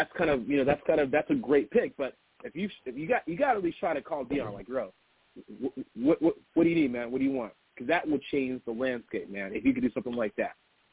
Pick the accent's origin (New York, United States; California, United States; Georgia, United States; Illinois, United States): Georgia, United States; Atlanta; I'm from Atlanta. I played baseball here.